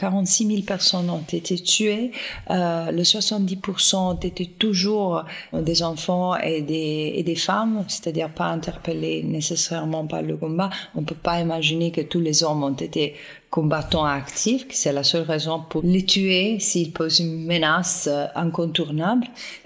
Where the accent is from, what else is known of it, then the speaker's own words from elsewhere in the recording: Southern Italy, Italy; French is a second language; Moi, je viens d'une terre, moi, je viens de sud de l'Italie, une terre qui est quand même brisée par la présence d'une crime historique